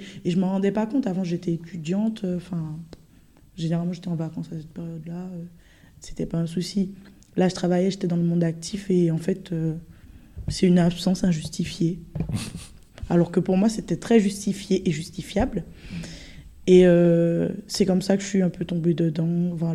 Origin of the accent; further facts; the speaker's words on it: France; alors que je suis française